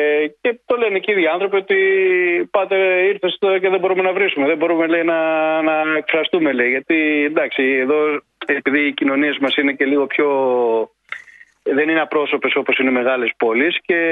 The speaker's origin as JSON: {"language": "Greek", "town": "Athens", "region": "Attica", "country": "Greece", "tie": "born or raised there", "lives_now": "Mytilene, Greece", "said": "Μετά επαναπατρίστηκα γιατί εγώ κατάγομαι από τη Μυτιλίνη, αλλά γεννήθηκα και μεγάλωσα στην Αθήνα, εκεί σε μια γειτονιά του Παγκρατίου, στη Γούβα."}